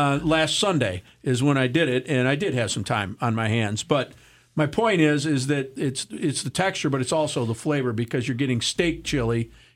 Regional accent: United States; I'm American, and I'm going to support my president and the government that he runs.

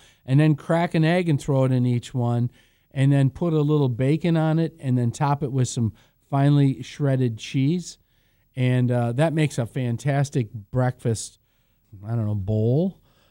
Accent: Michigan, United States; Because I grew up in Michigan.

